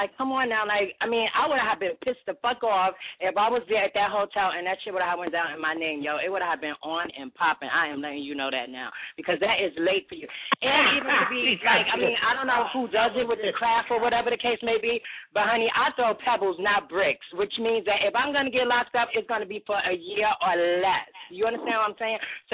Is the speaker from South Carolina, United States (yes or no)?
yes; South Carolina, United States; Especially if I came all the way from South Carolina to cold New York, it would have been on inside that Marriott